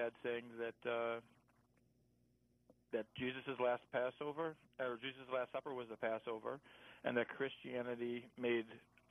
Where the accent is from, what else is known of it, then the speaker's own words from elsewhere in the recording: Oak Park, Michigan, United States; I grew up in Oak Park, Michigan.